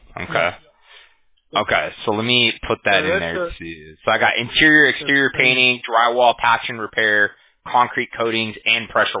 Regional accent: Huntington Beach, California, United States; I'm from Huntington Beach, California, so I never had that.

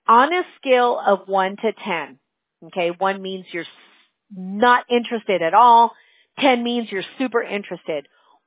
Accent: California, United States; No, we're from California. My daughter wanted to stay in Boston, though.

